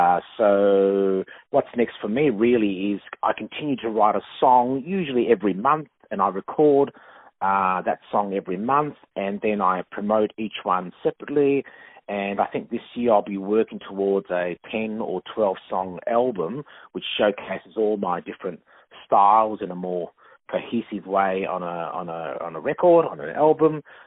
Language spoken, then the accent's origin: English; Melbourne, Victoria, Australia; Well, yes, I'm from Melbourne, Australia